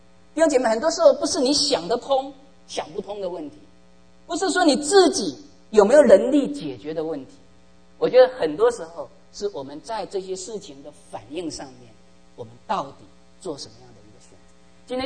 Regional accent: China; 我们中国人，我们常常讲人定什么胜天

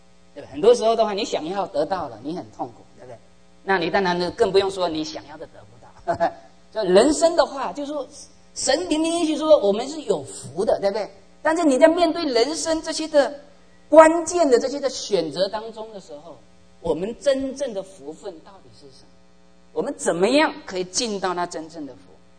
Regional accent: China; 我们中国人，我们常常讲人定什么胜天

